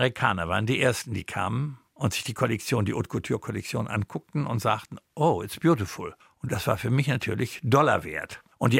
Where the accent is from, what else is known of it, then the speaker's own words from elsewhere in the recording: Bremen, Germany; ich bin Bremer und irgendwie ist man in Bremen erzogen. Man bleibt dann doch ein gewisser Bremer.